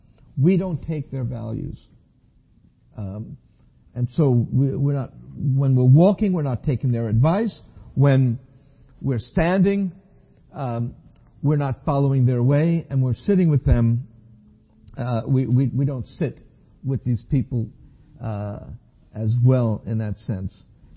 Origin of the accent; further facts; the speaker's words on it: New York, United States; I grew up in New York.